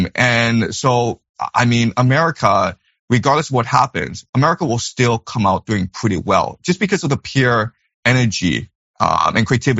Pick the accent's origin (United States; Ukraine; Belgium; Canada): Canada; I am a Canadian citizen. I went to school there.